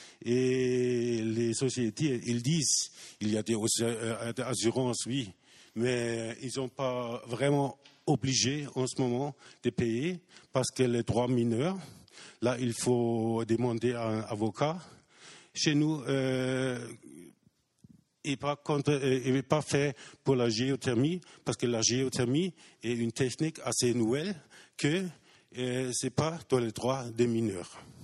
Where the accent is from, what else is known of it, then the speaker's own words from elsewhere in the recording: Germany; French is a second language; Chez nous, en Allemagne, les kilowattheures est récompensé avec 30 à 35 euros.